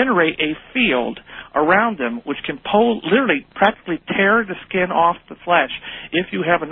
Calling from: Mansfield, Ohio, United States; I'm calling from Mansfield, Ohio.

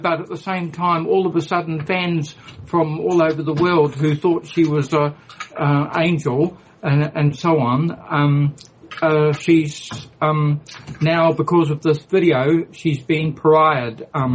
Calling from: New Zealand; I'm talking from New Zealand.

